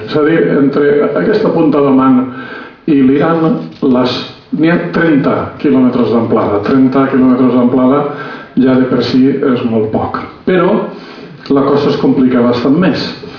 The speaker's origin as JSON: {"language": "Catalan", "town": "Bétera", "region": "Valencian Community", "country": "Spain", "said": "jo soc de Bétera, un poble més o menys pla."}